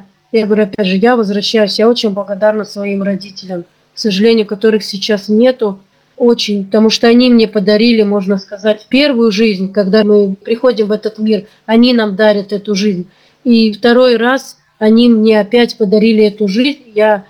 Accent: Norilsk, Krasnoyarsk Krai, Russia; Я родилась в Красноярском крае, в городе Норильске. Норильск относится к Таймырскому полуострову. Это суровый город, где у нас 9 месяцев зима, все остальное – лето, весна и осень. Там я и в садик ходила, училась в школе.

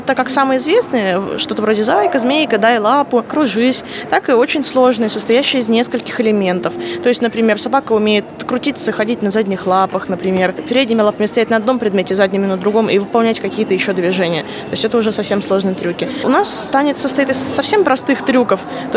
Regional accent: Kemerovo, Kemerovo Oblast, Russia; я из Кемерово.

